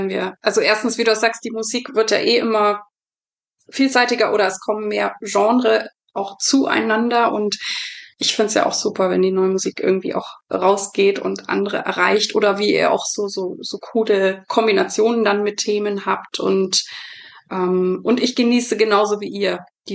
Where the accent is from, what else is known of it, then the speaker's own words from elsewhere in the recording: Nuremberg, Bavaria, Germany; ich bin in Nürnberg groß geworden und zur Schule gegangen und habe da auch so Kinderrollen am Opernhaus gesungen